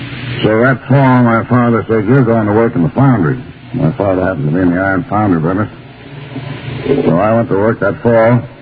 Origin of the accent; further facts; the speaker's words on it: Auburn, New York, United States; I come from Auburn in New York, as my native town. Went to a private school there.